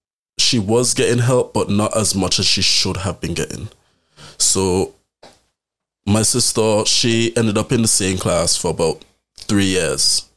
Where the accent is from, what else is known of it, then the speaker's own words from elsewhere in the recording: British Virgin Islands; So right now I live in New Tenerife, but originally I'm from the Caribbean, British Virgin Islands to be specific.